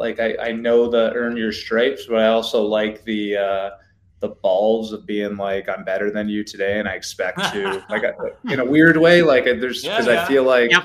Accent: Canada; As a Canadian kid, growing up where I think, Brandon, I think in our high school, we might've had a couple kids of color, right?

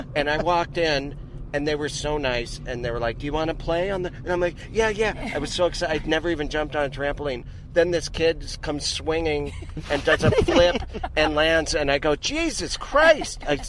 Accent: Montana, United States; in Montana.

